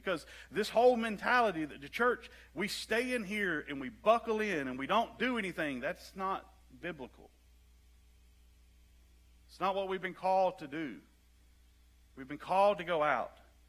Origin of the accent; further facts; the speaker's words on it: Alabama, United States; Now, I grew up in the Deep South. I was the buckle belt of Alabama. I grew up in a town where you could throw a rock in any direction and hit a church.